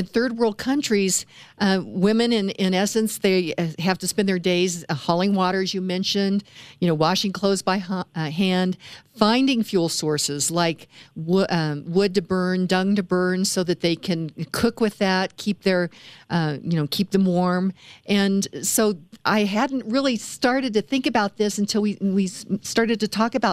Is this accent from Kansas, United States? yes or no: yes; Kansas, United States; I grew up in Western Kansas, and my aunt, and she was married to my uncle, and he was a World War II veteran